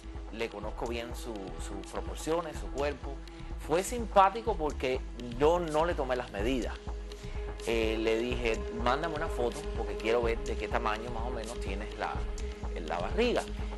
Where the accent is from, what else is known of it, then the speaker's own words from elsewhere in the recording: Havana, Cuba; yo me siento como cubano muy orgulloso.